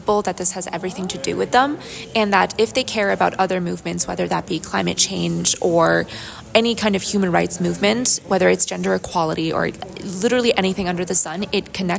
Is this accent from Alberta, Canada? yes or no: no; Toronto, Ontario, Canada; I'm here from Toronto, Ontario, Canada